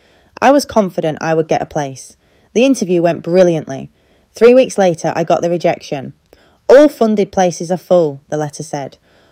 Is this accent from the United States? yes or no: no; Newton-le-Willows, North West England, United Kingdom; I grew up in Newton Le Willows